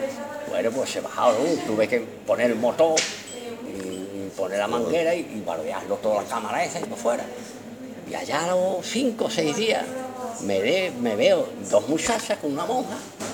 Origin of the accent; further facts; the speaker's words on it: Utrera, Andalusia, Spain; ¿De dónde soy? Pues mira, yo soy de Utrera.